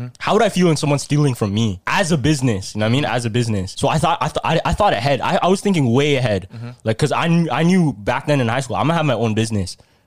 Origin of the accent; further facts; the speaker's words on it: Philippines; I'm like, no, I'm actually Filipino.